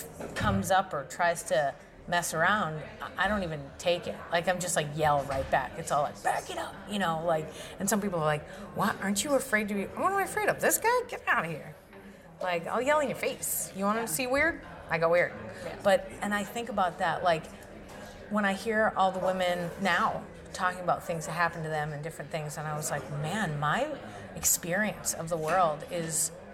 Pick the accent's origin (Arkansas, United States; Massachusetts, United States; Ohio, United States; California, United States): Massachusetts, United States; Boston; now in Texas, United States; Like, I'm from Boston, so I'm a little rougher.